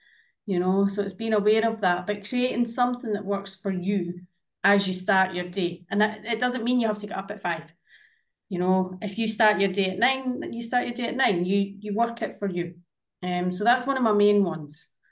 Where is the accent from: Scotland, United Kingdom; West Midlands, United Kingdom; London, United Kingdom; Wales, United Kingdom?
Scotland, United Kingdom; moved away as an adult; now in Montenegro; I'm Scottish, you know, I'm used to trees and green stuff and rain.